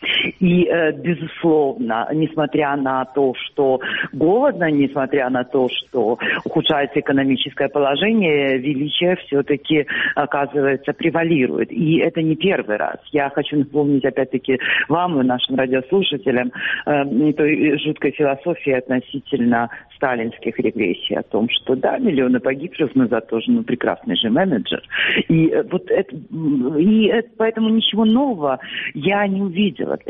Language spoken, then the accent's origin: Russian; Crimea, Ukraine; потому что я как украинская гражданка и как крымчанка имею полное право говорить о своей родине.